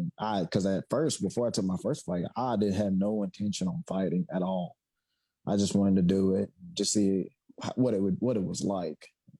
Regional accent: Loudoun, United States; back in my hometown of Loudoun, there was like this very small road.

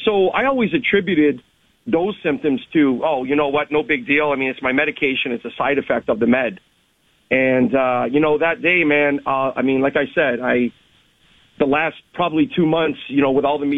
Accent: Thorold, Ontario, Canada; Somebody from Thorold, my hometown

